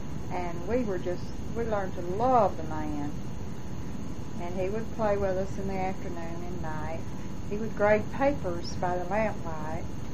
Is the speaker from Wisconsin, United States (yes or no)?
no; Springville, Alabama, United States; born there; Okay, I was born in Blount County, Springville, Alabama, 1927, on a 40-acre farm.